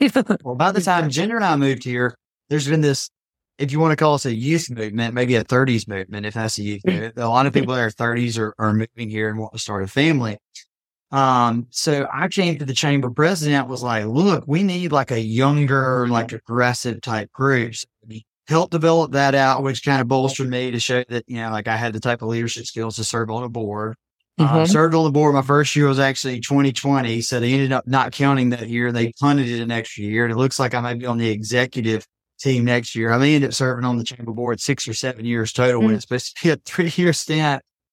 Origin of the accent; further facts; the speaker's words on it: Selma, Alabama, United States; also born or lived in Oxford; I knew from living in other areas, living in Oxford, living in my hometown of Selma, that the chamber was important